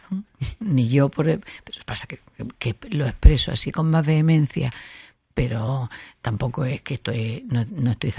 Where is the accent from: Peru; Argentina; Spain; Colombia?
Spain; Yo soy una española como de Felipe II